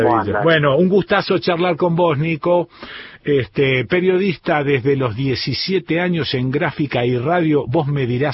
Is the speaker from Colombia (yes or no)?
no; Rosario, Santa Fe, Argentina; born there; also born or lived in Buenos Aires; No tengo la tonada cordobesa para nada. Porque, bueno, a ver, vengo de vivir muchos años en Buenos Aires. En ese momento era de Buenos Aires, pero nací en Rosario y en ese momento era de Rosario.